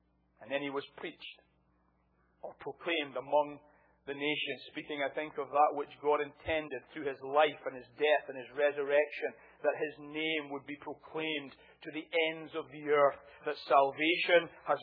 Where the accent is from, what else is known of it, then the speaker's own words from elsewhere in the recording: Scotland, United Kingdom; I'm Scottish, but my wife is Irish.